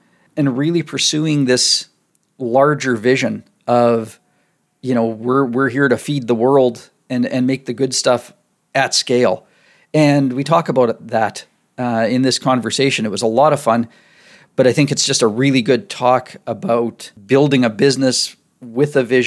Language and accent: English; Saskatchewan, Canada; moved away as an adult; now in Vancouver Island, Canada; So yeah, I'm born and raised in Saskatchewan, yep. Canada, but live out on Vancouver Island now, out on the West Coast. So we moved 3 years ago.